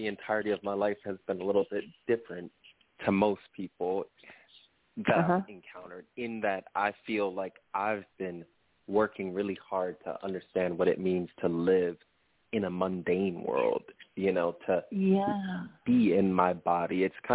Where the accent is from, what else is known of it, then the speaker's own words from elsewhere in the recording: New York City, New York, United States; now in Austin, United States; I'm from New York City, actually. But yeah, I'm from New York City, but I'm actually living in Austin.